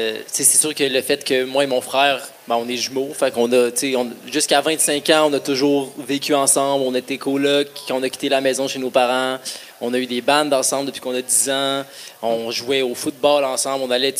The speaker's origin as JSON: {"language": "French", "town": "Quebec City", "region": "Quebec", "country": "Canada", "tie": "born or raised there", "moved": "as an adult", "lives_now": "Montreal, Canada", "said": "Moi, j'ai quitté pour Montréal. On a grandi à Québec."}